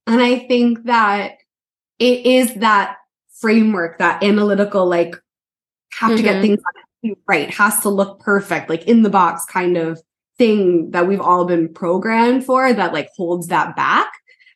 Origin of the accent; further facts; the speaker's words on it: New York, United States; everyone's like, oh, where are you from? You're like, oh, I'm from New York. It's not the city, you know what I mean?